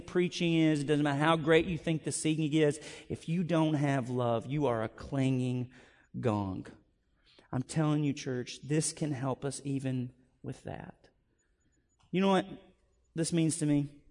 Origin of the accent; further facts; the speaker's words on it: Benton, United States; I grew up in Benton. I grew up thinking God was white and worship in heaven was going to be … maybe a little bit